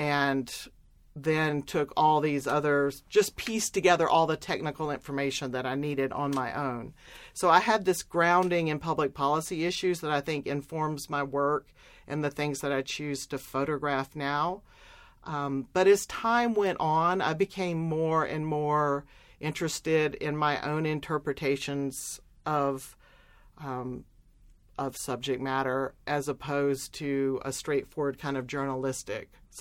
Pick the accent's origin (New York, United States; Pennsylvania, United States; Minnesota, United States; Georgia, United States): Georgia, United States; Atlanta; I was born in Piedmont Hospital, and both of my parents came from small southern towns and, you know, ended up in Atlanta and settled down here. And so I grew up here and went to local schools